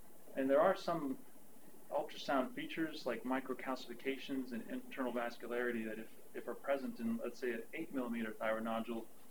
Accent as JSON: {"language": "English", "country": "Netherlands", "said": "but I'm originally from Holland"}